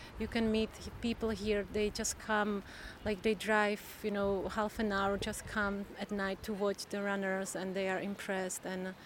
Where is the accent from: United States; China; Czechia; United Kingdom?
Czechia; And I'm actually from Czech Republic and I'm really proud of our country